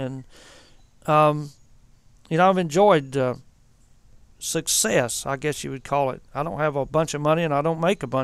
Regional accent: Rock Hill, South Carolina, United States; now in Henderson, United States; Which lasted for about a year, till I moved up here to Henderson in 86. I am originally from the Fort Mill, Rock Hill area of South Carolina.

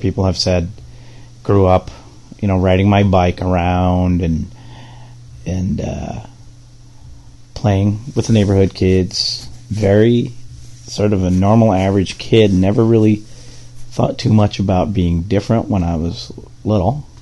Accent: Indianapolis, Indiana, United States; And I grew up in Indianapolis. On the far east side of town in a little area they call Irvington, which was originally planned as an artist community back in the late 1800s.

